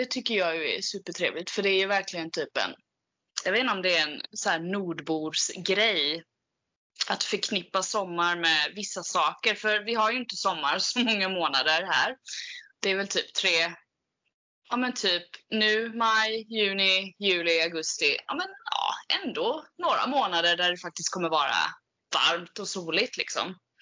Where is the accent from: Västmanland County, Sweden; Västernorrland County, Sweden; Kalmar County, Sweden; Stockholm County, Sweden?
Kalmar County, Sweden; Kalmar; jag cyklade ju många år eftersom jag kommer från Kalmar och har ju cyklat där